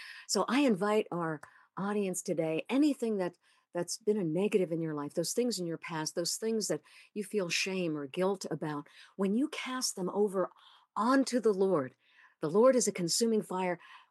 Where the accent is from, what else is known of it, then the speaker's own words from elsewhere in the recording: Long Island, New York, United States; I grew up on Long Island in New York City.